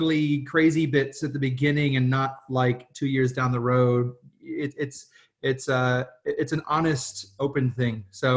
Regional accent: United States; now in Australia; I'm American in Australia.

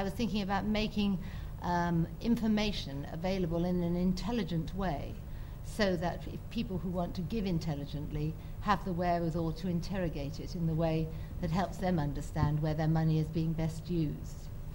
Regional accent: United Kingdom; being British, we were very passionate about what we did

